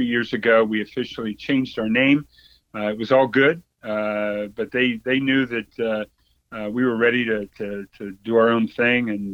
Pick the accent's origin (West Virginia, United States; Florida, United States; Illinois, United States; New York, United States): Florida, United States; also born or lived in Germany; he moved the family to South Florida. And so went to high school in South Florida, went to school at the University of Florida